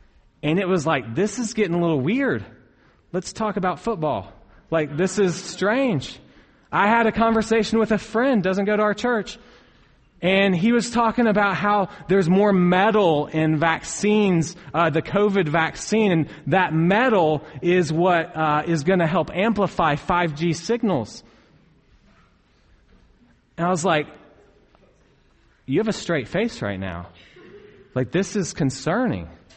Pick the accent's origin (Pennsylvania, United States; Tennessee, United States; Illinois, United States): Tennessee, United States; When I go to my home state of Tennessee, I love to go to this lookout that's not far from where my parents used to live.